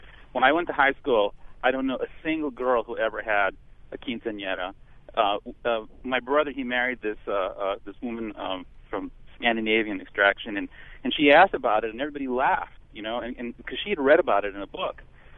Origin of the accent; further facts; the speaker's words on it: Los Angeles, California, United States; now in Long Island, United States; Hi, I'm originally from L.A. I grew up in East L.A. My family's Mexican-American